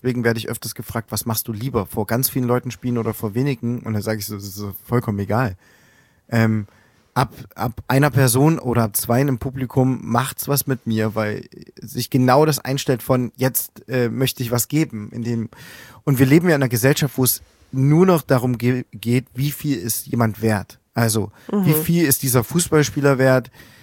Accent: Plauen, Saxony, Germany; Ich komme aus Plauen und Sascha aus Zwickau, da gab's nichts.

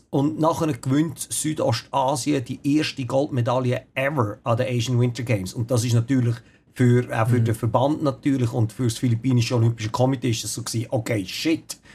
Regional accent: Switzerland; wir sind ja alle in der Schweiz aufgewachsen

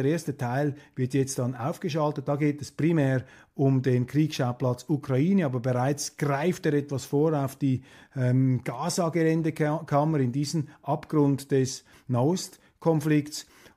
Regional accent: Switzerland; aber als Schweizer habe ich hier vielleicht die Freiheit, auch meiner Sensibilität etwas Ausdruck zu geben

